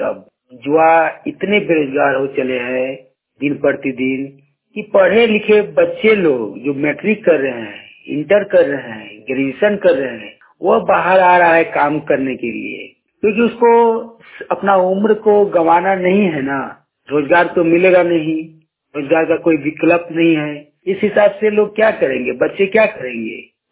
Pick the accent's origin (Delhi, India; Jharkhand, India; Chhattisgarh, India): Jharkhand, India; Kasmar; मैं ग्राम कसमार चट्टी, ब्लॉक कसमार, पंचायत कसमार, जिला बोकारो, राज्य झारखंड का निवासी हूँ।